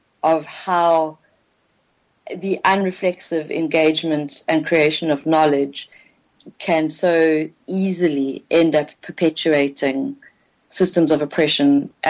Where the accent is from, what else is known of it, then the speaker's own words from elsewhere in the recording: South Africa; So as a South African, I'm not going to use the term non-white because that has very specific apartheid connotations.